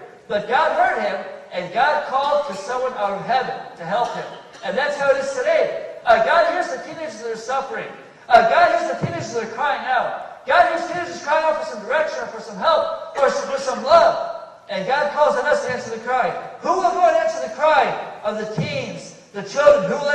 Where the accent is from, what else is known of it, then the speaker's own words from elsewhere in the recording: Chicago, Illinois, United States; born there; I was born in Chicago, as I mentioned briefly in my introduction.